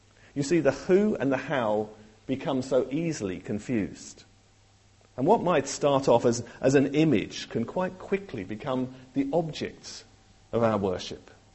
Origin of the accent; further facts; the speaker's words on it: United Kingdom; But I'm British, through and through.